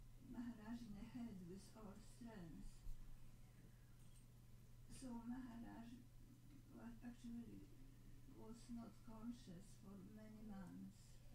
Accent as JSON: {"language": "English", "country": "Poland", "second_language": "English", "said": "I come from Roman Catholic family, from Poland, and so suddenly Srila Prabhupada said, God is a person."}